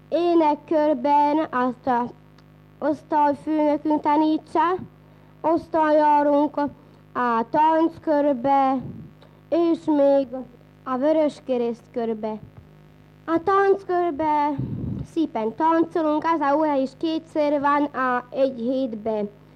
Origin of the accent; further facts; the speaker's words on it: Slovakia; Én is magyar vagyok, csak éppen azért, hogy szlovák iskolába járok.